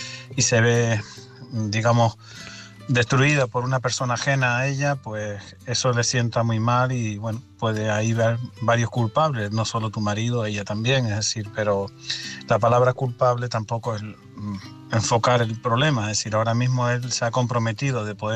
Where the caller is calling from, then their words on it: Tenerife, Canary Islands, Spain; de Tenerife.